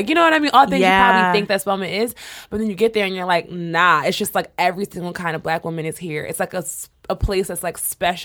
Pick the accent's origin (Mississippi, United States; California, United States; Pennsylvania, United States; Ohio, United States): Pennsylvania, United States; Philadelphia; growing up, I grew up in Philly. I had 5 siblings.